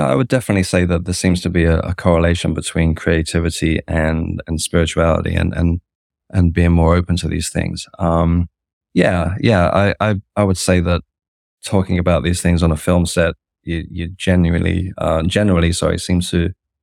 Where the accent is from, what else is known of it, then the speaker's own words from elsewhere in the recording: London, United Kingdom; accent: Cockney; sorry about my Cockney accent there.